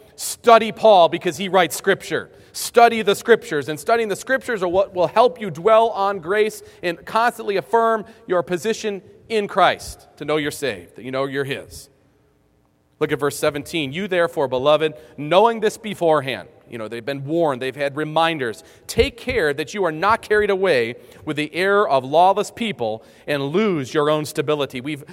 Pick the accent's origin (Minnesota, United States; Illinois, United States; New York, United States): New York, United States; Grand Island; I grew up near Niagara Falls, and we'd swim, and I lived on an island called Grand Island.